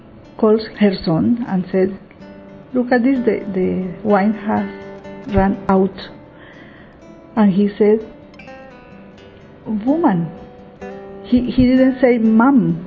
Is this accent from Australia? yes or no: no; Colombia; I am from Colombia. And I was born in a very Catholic family